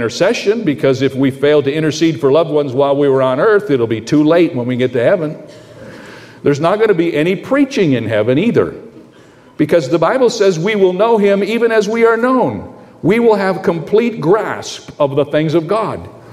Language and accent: English; Midwest, United States; As most of you know, I came from the Midwest, and one of the historic education centers in the Midwest is in Wheaton, Illinois.